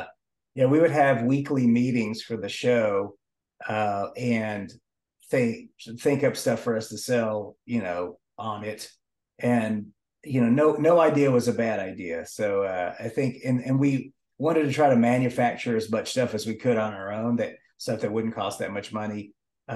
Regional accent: Dallas, Texas, United States; I started working on that in Dallas, Texas, which is where I'm from. I'm from Texas originally

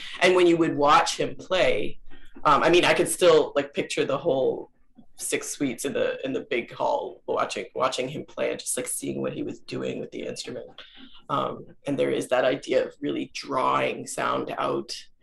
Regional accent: Toronto, Ontario, Canada; when growing up in Toronto, I mean, going to school in Toronto

